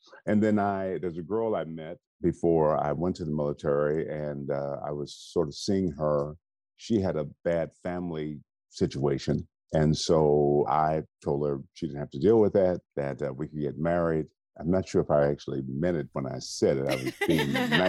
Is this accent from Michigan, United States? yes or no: yes; Benton Harbor, Michigan, United States; born there; But I was born in Benton Harbor, Michigan.